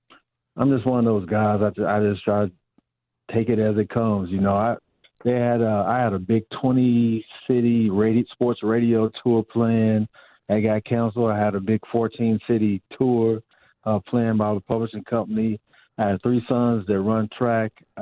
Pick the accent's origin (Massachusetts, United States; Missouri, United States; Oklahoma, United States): Missouri, United States; Kansas City; He came up with the idea in 1920 in my hometown of Kansas City, Missouri.